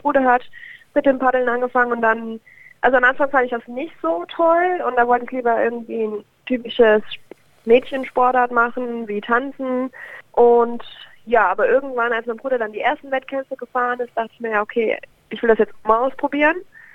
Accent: Bad Breisig, Rhineland-Palatinate, Germany; moved away as an adult; now in Augsburg, Germany; Ganz, ganz ursprünglich komme ich aus Bad Dreisig. Bad Dreisig liegt am Rhein zwischen Bonn und Koblenz. Bin aber im Jahr 2011 nach meinem Abitur nach Augsburg gezogen

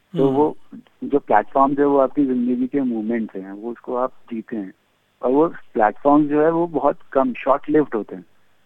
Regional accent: Kolkata, West Bengal, India; also born or lived in Durgapur; मैं कलकत्ता में था, मेरा होम टाउन कलकत्ता है, दुर्गापुर है, उस तरफ ही ट्रैवल किया था।

